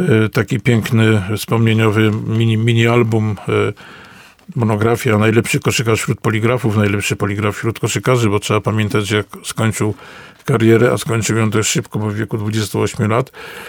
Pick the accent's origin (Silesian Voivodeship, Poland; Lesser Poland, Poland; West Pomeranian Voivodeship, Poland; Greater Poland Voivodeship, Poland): Lesser Poland, Poland; Myślenice; To jest moje rodzinne miasto, Myślenice